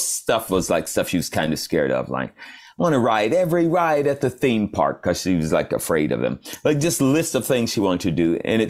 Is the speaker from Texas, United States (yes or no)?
no; Georgia, United States; I'm from south of Atlanta. I was born proper in Atlanta, but I'm from the woods down there.